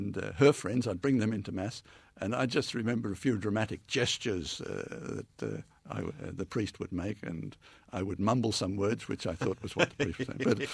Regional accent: Australia; I wanted to stay in Australia. I mean, I'm an Australian through and through. My parents were born in Australia. All my 4 grandparents were born in Australia

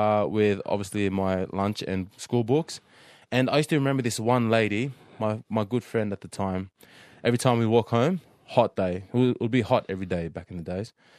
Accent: Fiji; Yeah, that was my fondest memory in Fiji, growing up in Fiji.

